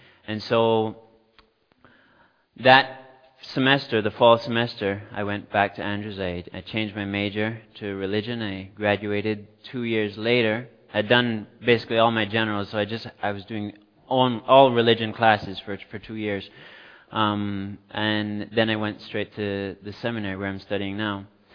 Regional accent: Cayman Islands; I'm from the Cayman Islands, down in the Caribbean. It's south of Cuba and west of Jamaica.

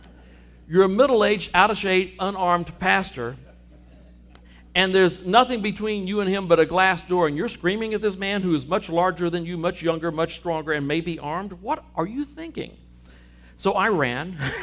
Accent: Texas, United States; I'm sorry, I didn't grow up in West Virginia. I don't like camping. I grew up in Texas.

